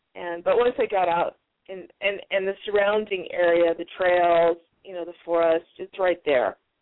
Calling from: Arizona, United States; I'm calling from the Cactus State, Arizona.

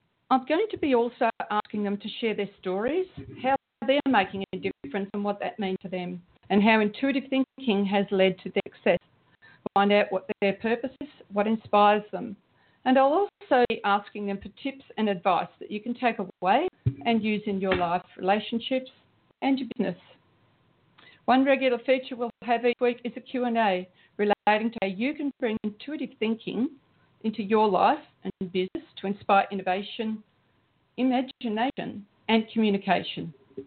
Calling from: Australia; here. I'm calling from Australia.

